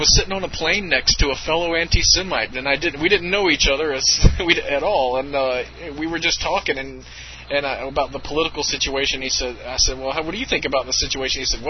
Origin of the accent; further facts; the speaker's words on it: South Carolina, United States; I knew about blacks. Hell, I grew up in South Carolina. Hello, I know blacks.